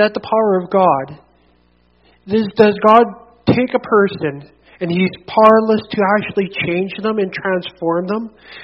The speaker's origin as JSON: {"language": "English", "town": "Swan River", "region": "Manitoba", "country": "Canada", "said": "at least out of the context which I come out of from Swan River. When I was in Swan River"}